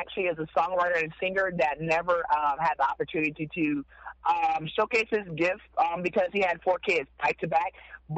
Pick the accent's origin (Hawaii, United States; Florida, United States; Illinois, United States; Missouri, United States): Florida, United States; I have been doing a couple in Atlanta, Georgia, in Florida as well, my hometown.